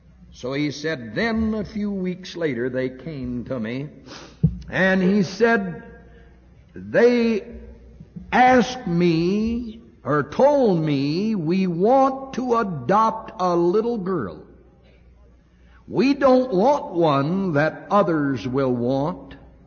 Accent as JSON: {"language": "English", "region": "the South", "country": "United States", "tie": "born or raised there", "said": "I was raised in the South."}